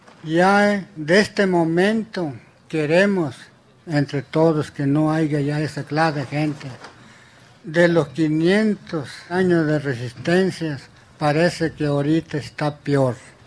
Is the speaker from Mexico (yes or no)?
yes; Maicoba, Sonora, Mexico; Yo vengo de Maicoba, Sonora, municipio de Yécora, Sonora.